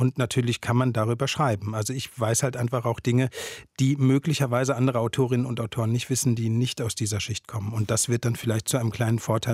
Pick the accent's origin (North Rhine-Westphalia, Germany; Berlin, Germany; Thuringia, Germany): North Rhine-Westphalia, Germany; Plettenberg; zu meiner eigenen Kleinstadt, zu meiner Heimatstadt Plettenberg, eine andere Beziehung gefunden habe